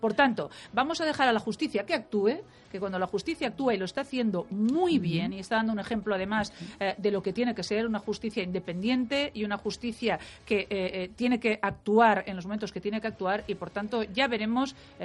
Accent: Catalonia, Spain; como catalana, como española y además como habiendo sido protagonista del ámbito político

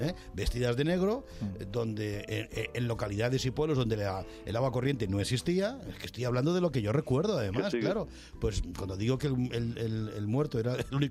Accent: Castilla-La Mancha, Spain; En mi memoria de niño en La Mancha, yo tuve la oportunidad de ser monaguillo.

